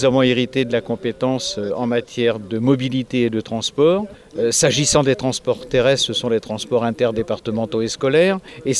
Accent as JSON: {"language": "French", "town": "Groix", "region": "Brittany", "country": "France", "said": "Donc on est de Bretagne, mais ça ne veut pas dire qu'on n'est pas de Groix. On est de Groix, et être de Groix, c'est être de Bretagne"}